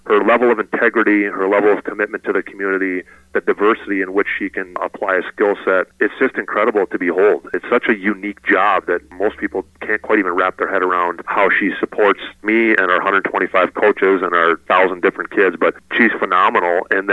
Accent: Hastings, Minnesota, United States; proud to tell people that I'm from Hastings

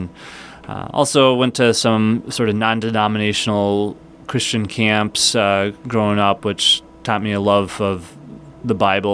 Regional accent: Minnetonka, Minnesota, United States; Well, I grew up in Minnetonka, the parish there is St. Therese in Deep Haven. I went to Minnetonka school, so I'm a skipper.

